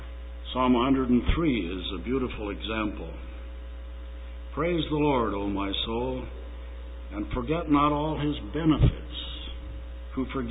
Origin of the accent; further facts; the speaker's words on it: Alberta, Canada; I grew up in Alberta, and I don't recall as a child the amount of wind